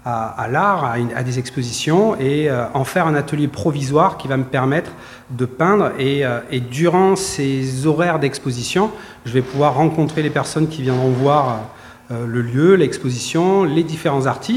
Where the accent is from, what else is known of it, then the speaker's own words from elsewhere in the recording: Biarritz, Nouvelle-Aquitaine, France; Je viens de Biarritz. Et je vis au bord de l'eau